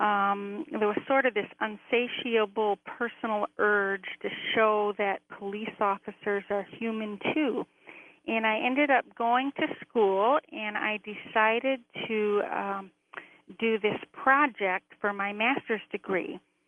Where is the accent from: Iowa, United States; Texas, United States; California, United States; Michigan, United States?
Michigan, United States; Detroit; also born or lived in Florida; I'm in Traverse City, Michigan right now, but I was born in Detroit, raised in Detroit, and then in Florida for a few years, and then came back to the Detroit area